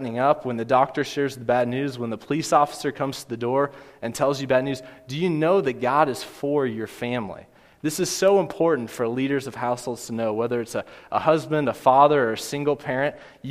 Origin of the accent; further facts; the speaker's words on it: Kansas City, Missouri, United States; I grew up in Kansas City. I hate the Cardinals, but I have to admit they know baseball better than anybody.